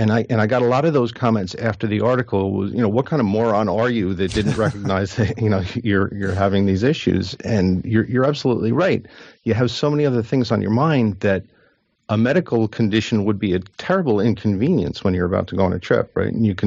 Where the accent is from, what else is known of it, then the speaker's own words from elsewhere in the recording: New Jersey, United States; I was in the office and preparing to go visit my daughter who lives in Georgia. I'm from New Jersey. So it was going to be an 800-mile drive